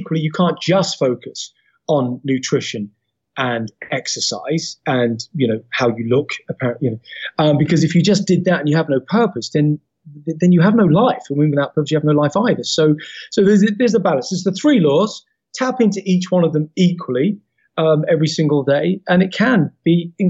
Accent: Peckham, London, United Kingdom; I was also smoking other stuff because I was from Peckham, Southeast London.

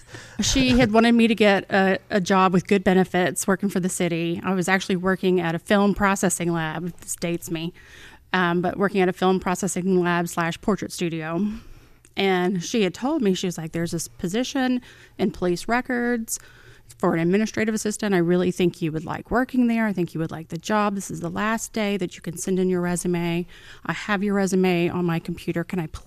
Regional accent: Williamsburg, Virginia, United States; also born or lived in Newport News; I actually grew up in Williamsburg, did all my schooling there, and then my senior year of high school, my mom, we had moved down here to Newport News

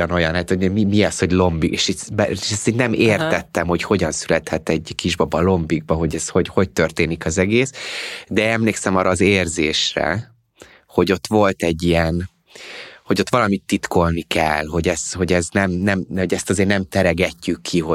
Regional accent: Pécs, Baranya, Hungary; én pécsi vagyok, mint a Marita is egyébként, és egy ilyen egy olyan családból származom, alapukám szobra, tehát abszolút értelmiségi család, orvosbarátok

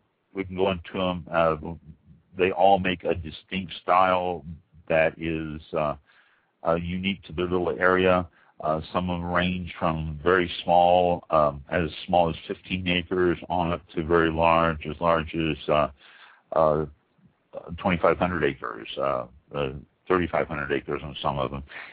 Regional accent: United States; I speak acres because I'm American.

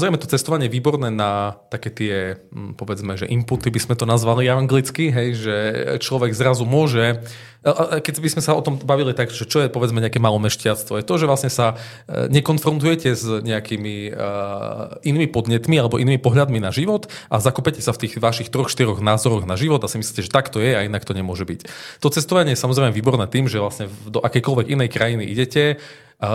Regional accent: Košice, Košice Region, Slovakia; also born or lived in Prague; ja som pôvodne z Barce, akurát vlastne som si jednu takú 8-ročnú prestávku spravil od tých Košíc v Prahe, kde som bol na vysokej škole, ale tu keď som dokončil, tak som sa vlastne vrátil domov

